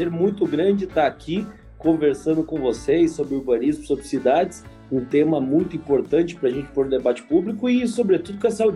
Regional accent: Botucatu, São Paulo, Brazil; Minha mãe, quando estava grávida, deixou a cidade porque achava que aqui não era um bom lugar para criar o filho dela, voltou para o interior, né, para Botucatu, e lá onde eu fui criado

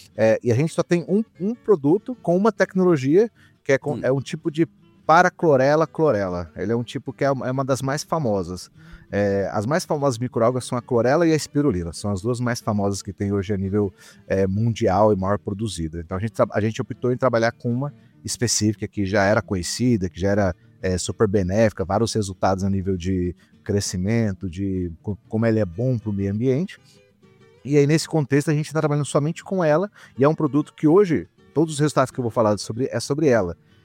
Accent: Dourados, Mato Grosso do Sul, Brazil; eu sou lá do Mato Grosso do Sul, Dourados

